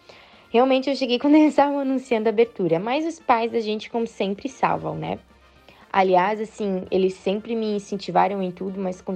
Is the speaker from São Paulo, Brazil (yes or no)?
no; Blumenau, Santa Catarina, Brazil; eu tenho 23 anos, eu sou de Blumenau, Santa Catarina.